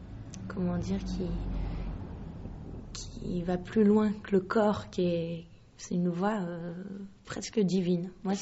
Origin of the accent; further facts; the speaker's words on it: Issy-les-Moulineaux, Île-de-France, France; also born or lived in Paris; Je suis née en fait dans le 15e. Ensuite, j'ai grandi à Issy-les-Moulineaux, qui est la banlieue proche de Paris. Et ça, c'était mon enfance et mon adolescence.